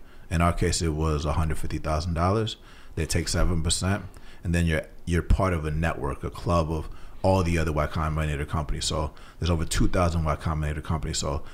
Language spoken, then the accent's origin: English; Atlanta, Georgia, United States; So I grew up in Atlanta, Georgia.